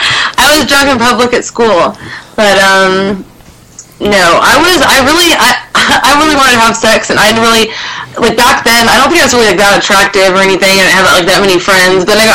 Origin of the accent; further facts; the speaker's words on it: Beaumont, California, United States; In Beaumont, California.